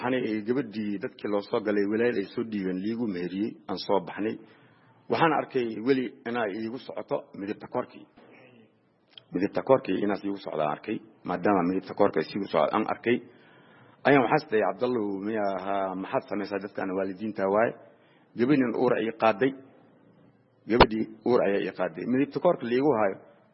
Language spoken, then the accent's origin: Somali; Mogadishu, Banadir, Somalia; also born or lived in Lower Juba; markii ugu horeyso waxaan ku dhashay aniga jubada hoose waxaan ku soo barbaaray Muqdisho